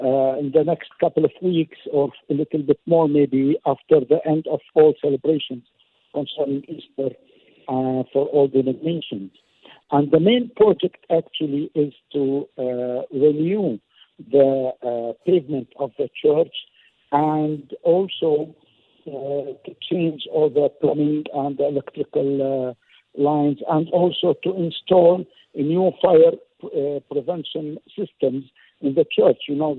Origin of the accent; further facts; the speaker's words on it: Jerusalem, Jerusalem District, Israel; I am a Jerusalemite. I'm from Jerusalem